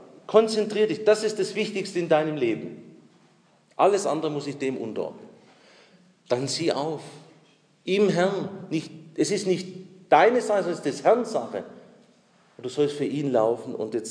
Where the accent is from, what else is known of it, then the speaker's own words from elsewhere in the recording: Swabia, Germany; Ich bin Schwabe.